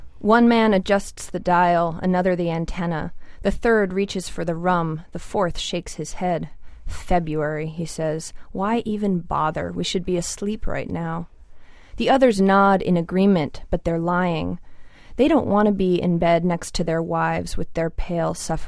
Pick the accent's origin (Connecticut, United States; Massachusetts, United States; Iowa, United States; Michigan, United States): Massachusetts, United States; Gloucester; I grew up right on the Essex River itself, and so there were lobster boats going in and out every day